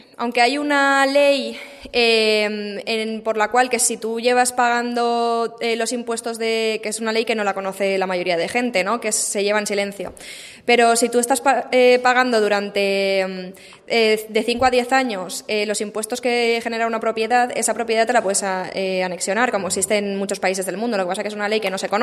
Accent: Valencian Community, Spain; Pues yo vengo del país Valencia, que está en la costa este del Estado español

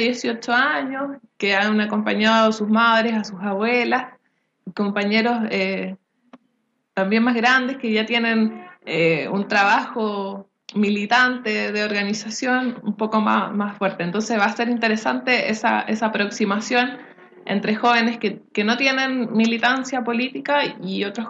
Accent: Concepción, Biobío, Chile; Vengo de la octava región de Concepción, vivo en Chiguayante y pertenezco a un huerto urbano en una localidad que se llama Lirquén, cercano a Concepción.

